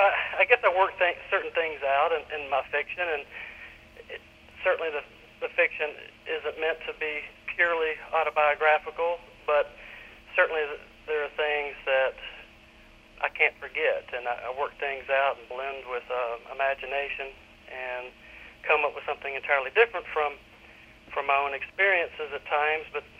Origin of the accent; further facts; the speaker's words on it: Memphis, Tennessee, United States; I have one brother and then my parents, and I grew up in Memphis, and I had a lot of relatives who lived out in the country